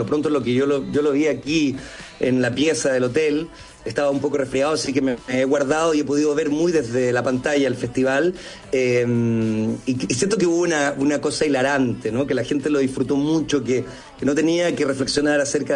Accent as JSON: {"language": "Spanish", "country": "Chile", "said": "como chileno, el Festival de Viña es algo que nos compromete a todos."}